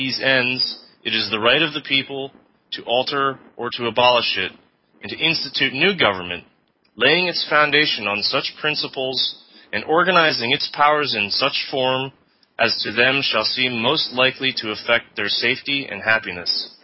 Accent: United States; And I think one of the things that's important right now as an American and as a consider myself a patriot is to really remember what this Independence Day was all about.

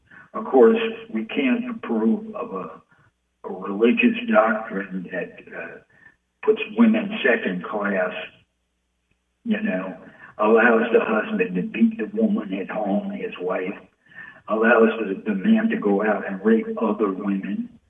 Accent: New York, United States; I'm a New Yorker, they're New Yorkers.

